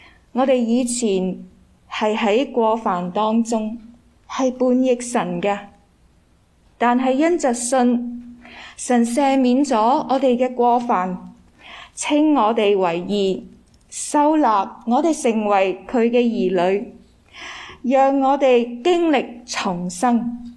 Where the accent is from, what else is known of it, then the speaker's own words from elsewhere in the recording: Macau; now in Canada; 例如我剛才分享的澳門就是我熟悉的地方，因為我在那裡長大。